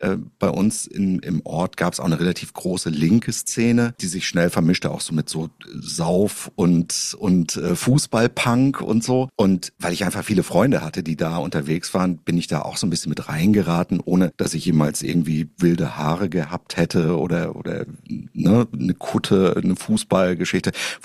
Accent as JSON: {"language": "German", "region": "Schleswig-Holstein", "country": "Germany", "said": "ich komme ursprünglich aus Nordfriesland, ne?"}